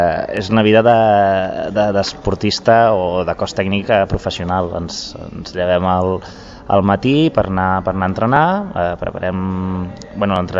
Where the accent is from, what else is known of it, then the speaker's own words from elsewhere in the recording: Reus, Catalonia, Spain; soc molt de Reus i que sento molt Reus com a meu. De fet, les meves xarxes socials, el meu Twitter, el primer que poso és reusenc.